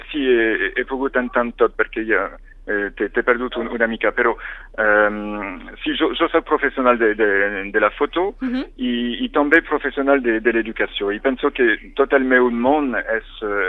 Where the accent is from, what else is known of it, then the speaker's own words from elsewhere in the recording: Ordino, Andorra; perquè jo soc d'Ordino i és un lloc que m'agrada molt descobrir i donar a descobrir també.